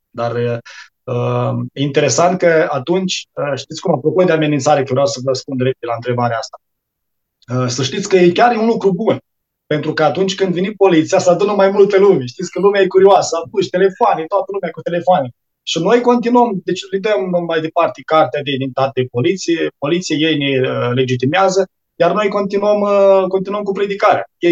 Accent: Suceava, Suceava County, Romania; Venim din Bucovina, din Suceava

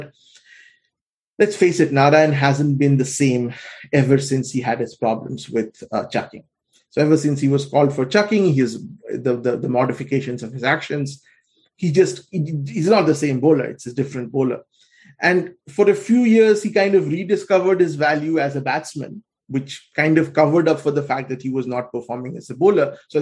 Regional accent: India; at least for me as a cricket fan, as an Indian cricket fan

